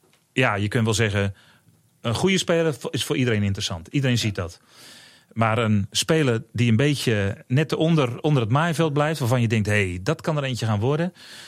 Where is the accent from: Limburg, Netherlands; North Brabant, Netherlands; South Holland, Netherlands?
South Holland, Netherlands; Rotterdam; Ik ben Rotterdammer, dus ik ben een Feyenoord fan.